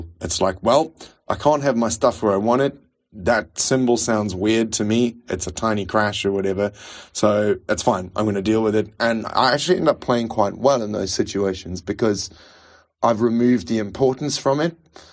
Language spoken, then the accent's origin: English; South Africa; moved away as an adult; now in United Kingdom; yeah, I'm a South African expat. I've been living in England for 15 years, married to an English woman, and have had lots of telephone jobs, so my accent is a bit of a hodgepodge.